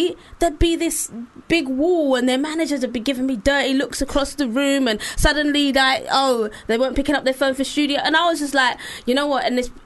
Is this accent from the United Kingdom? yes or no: yes; London, United Kingdom; It's a very social and cultural thing where I'm from. I'm from East London